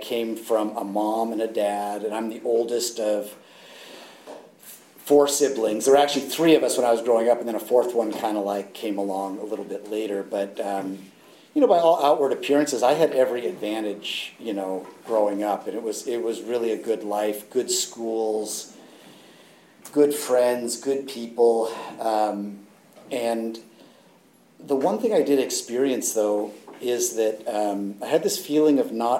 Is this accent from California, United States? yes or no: yes; Piedmont, California, United States; I grew up in Piedmont, which some of you guys know where that is. A little village up here, very close to here, up on the hill.